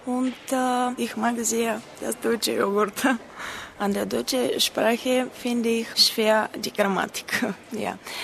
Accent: Sofia City, Bulgaria; German is a second language; Ich komme aus Bulgarien. Ich wohne in Sofia.

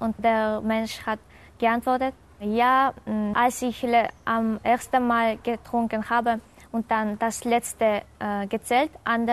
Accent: Kyrgyzstan; German is a second language; Ich heiße … komme aus Kirgisistan. Ich bin am 9. August 1992 geboren.

